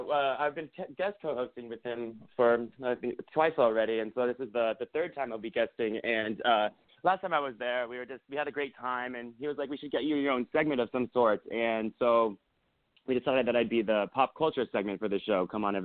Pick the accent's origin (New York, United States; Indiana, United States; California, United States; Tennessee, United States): California, United States; Simi Valley; I was born and raised in Simi Valley, which is a city that's outside of Los Angeles, but you know, like 35 or 40 minutes or so outside of Los Angeles.